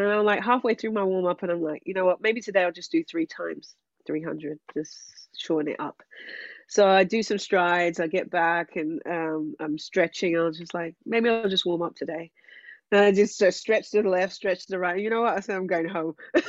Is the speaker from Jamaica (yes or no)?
no; United Kingdom; My base was in Los Angeles, but I'm from Great Britain.